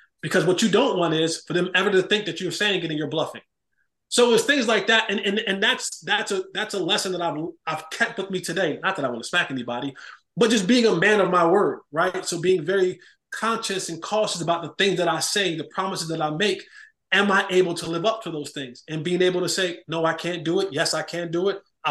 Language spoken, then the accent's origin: English; Roselle, New Jersey, United States; Yeah, I was, you know, born and raised in New Jersey, Roselle, New Jersey. And I was raised by my grandmother, myself and my two brothers.